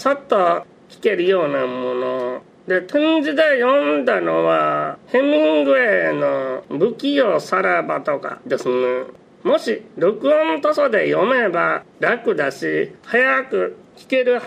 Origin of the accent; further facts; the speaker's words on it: Hyogo, Japan; 私は兵庫県出身ですけれども